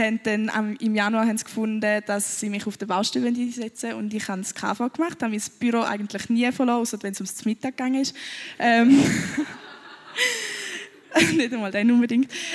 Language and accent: German; Switzerland; dass ich in der Schweiz geboren bin. Und ich glaube, als Schweizer hat man einfach so krasse Privilegien